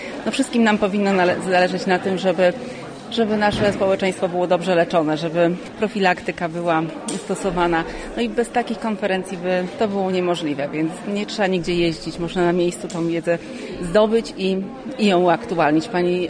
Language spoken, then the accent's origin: Polish; Łódź Voivodeship, Poland; pochodzę z ziemi wieluńskiej. Przepraszam, bo aż to jest dla mnie wzruszające. Moi rodzice mieszkają w Mowsku, cała rodzina tutaj mieszka.